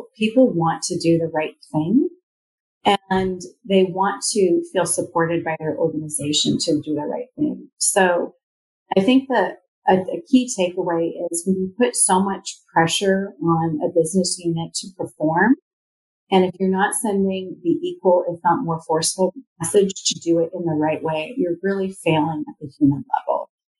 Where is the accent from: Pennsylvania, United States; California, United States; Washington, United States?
Washington, United States; Redmond; I live in Redmond, Washington. I grew up in Redmond, Washington.